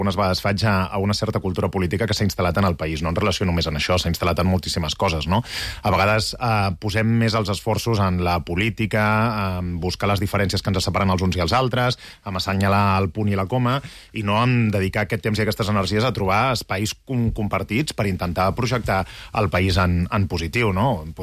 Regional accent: Catalonia, Spain; com a catalans i catalanes

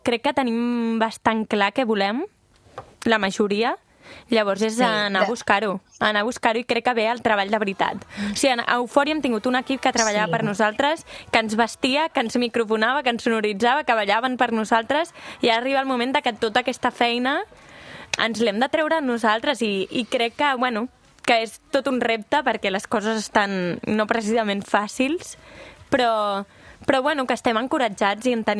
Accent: Constantí, Catalonia, Spain; jo era molt petita, jo tenia com 3 anys... que feia els pastorets del meu poble.

